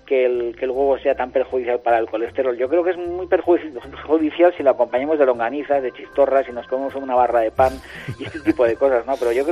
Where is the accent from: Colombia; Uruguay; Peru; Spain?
Spain; Hondarribia, Basque Country; yo soy de Hondarribia, que está considerado barrio de Bilbao.